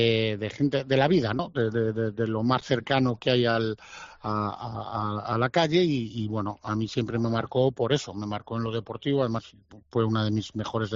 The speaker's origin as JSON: {"language": "Spanish", "town": "Valladolid", "region": "Castile and León", "country": "Spain", "said": "A ver, yo soy pucelano y blanquivioleta de nacimiento, eso lo tengo muy claro"}